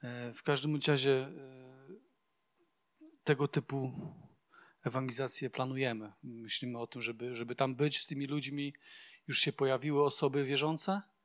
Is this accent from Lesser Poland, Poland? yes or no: no; Skarszewy, Pomeranian Voivodeship, Poland; Znaczy, z Szczewa jeszcze jesteśmy, ale z Karszewy.